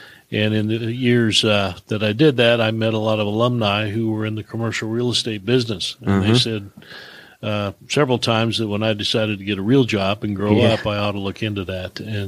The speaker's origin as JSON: {"language": "English", "town": "Kokomo", "region": "Indiana", "country": "United States", "tie": "born or raised there", "said": "Well, I actually was born and raised in Kokomo, Indiana."}